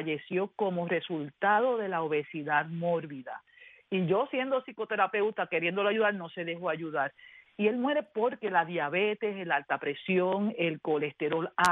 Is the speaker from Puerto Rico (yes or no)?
yes; Puerto Rico; en Puerto Rico, de donde yo soy originalmente, nos enseñan nuestros padres a comer todo lo que hay en el plato.